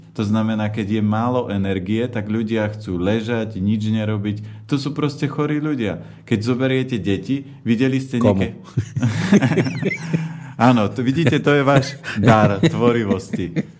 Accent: Žilina Region, Slovakia; Ja keď chodím aj domov na Oravu, odkiaľ pochádzam

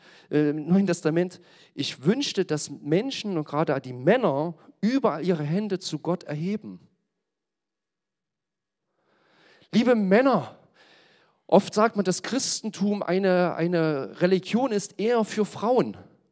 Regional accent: Germany; weil einfach da hängen wir vielleicht mal ein bisschen hinterher als Deutsche

